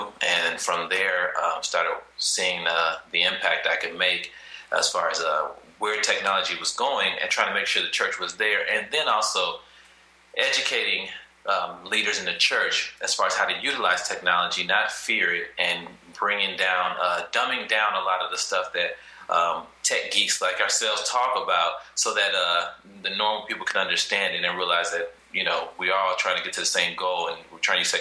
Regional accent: Chicago, Illinois, United States; now in Irvine, United States; I'm originally from Chicago. So I left Chicago about, let's say, 2007. And I came out to Irvine, California.

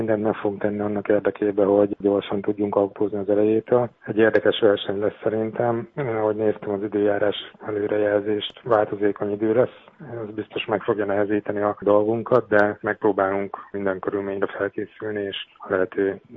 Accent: Miskolc, Borsod-Abaúj-Zemplén, Hungary; Hát ugye én miskolci vagyok, ez nekem hazai versenyem

